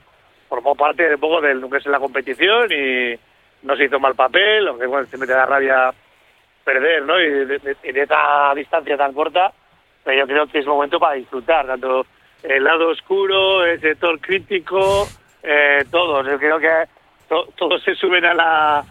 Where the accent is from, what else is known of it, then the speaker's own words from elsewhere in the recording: Bilbao, Basque Country, Spain; Soy de Bilbao, pero soy más de Mediterráneo, para el tema del agua marina